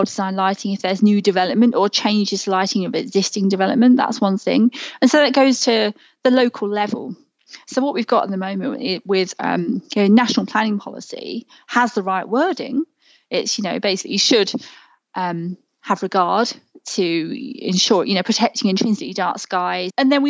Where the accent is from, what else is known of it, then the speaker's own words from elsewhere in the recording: London, United Kingdom; I've grown up in a lit country. You know, I'm used to lighting, like I say, growing up near Heathrow.